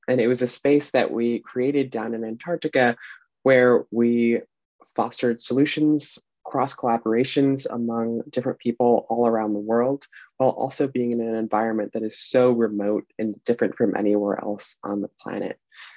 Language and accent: English; Connecticut, United States; I also grew up on the coast, and I grew up in Connecticut in the US